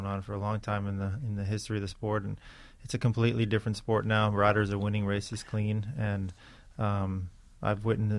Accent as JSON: {"language": "English", "town": "New York City", "region": "New York", "country": "United States", "tie": "born or raised there", "said": "Obviously, growing up in Richmond Hill, Queens, there was no mountains."}